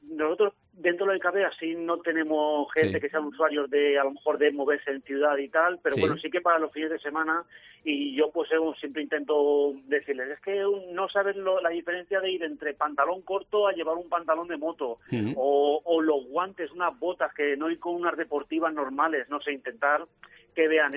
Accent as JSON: {"language": "Spanish", "town": "Sagunto", "region": "Valencian Community", "country": "Spain", "said": "muchos somos del puerto de Sagunto, pero somos de muchas zonas de alrededor."}